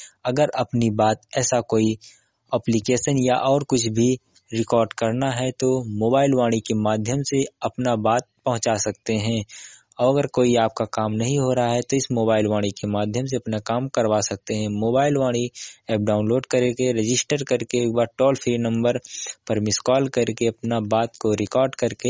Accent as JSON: {"language": "Hindi", "region": "Uttar Pradesh", "country": "India", "said": "अम्बेडकर नगर का रहने वाला हूँ।"}